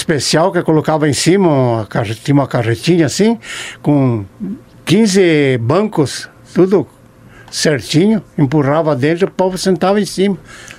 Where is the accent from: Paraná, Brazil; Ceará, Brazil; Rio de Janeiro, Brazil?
Paraná, Brazil; Porto Mendes; Eu me criei ali na Porto Mendes, né?